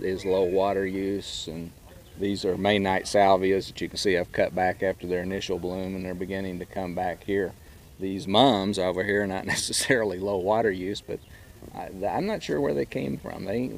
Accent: Amarillo, Texas, United States; When my parents had a wonderful old redbud off of the patio in the house where I grew up here in Amarillo years ago.

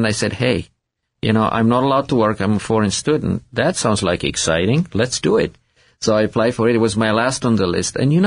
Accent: Romania; English is a second language; As a kid, growing up in Romania

